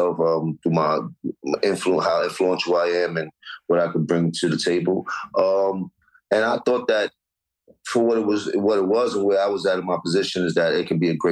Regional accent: New York City, New York, United States; And I'm from Harlem. All you learned about was hustling when you're Harlem.

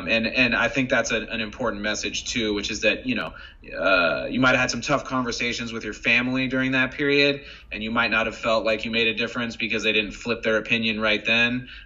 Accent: United States; growing up in America and being curious

